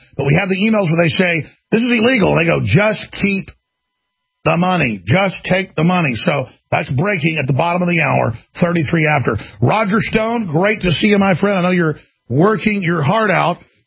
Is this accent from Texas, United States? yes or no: yes; Texas, United States; But, I mean, I'm from Texas. I'm so Americana, it's ridiculous.